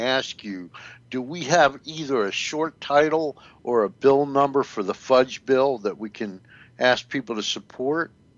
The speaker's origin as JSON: {"language": "English", "region": "New Jersey", "country": "United States", "tie": "born or raised there", "said": "I grew up in North New Jersey at the worst time in the history of North New Jersey. But we had great public schools."}